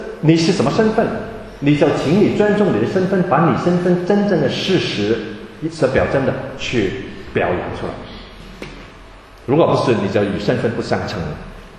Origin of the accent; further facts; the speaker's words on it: China; 我们中国人有时这样呢，有时过高，有时自高的不得了，有时自卑的不得了